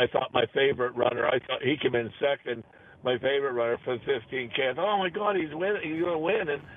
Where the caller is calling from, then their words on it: Altoona, Pennsylvania, United States